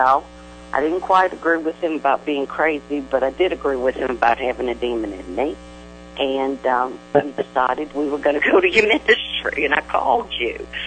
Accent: New Orleans, Louisiana, United States; We're from New Orleans, and there's a lot of things here that, you know, you shouldn't have anything to do with.

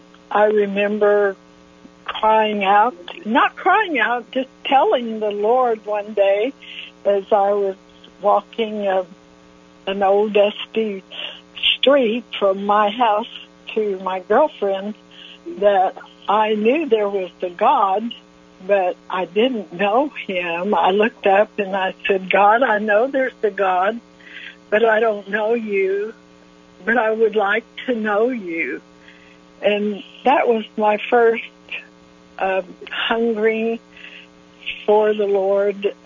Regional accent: McAlester, Oklahoma, United States; I was born in McAlester, Oklahoma, so I'm an Okie from McAlester. I was raised as Church of Christ.

